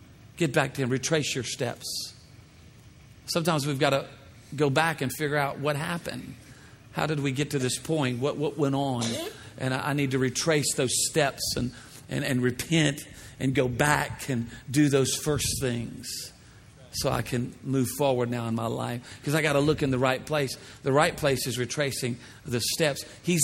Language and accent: English; Louisiana, United States; It's a long sentence, but we are smart people. We are from Louisiana.